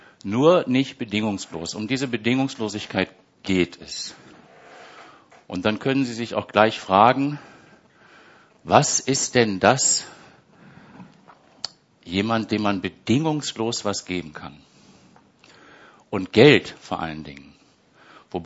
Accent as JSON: {"language": "German", "country": "Germany", "moved": "yes", "lives_now": "Switzerland", "said": "Ich komme aus Deutschland, ich bin dann in die Schweiz gegangen"}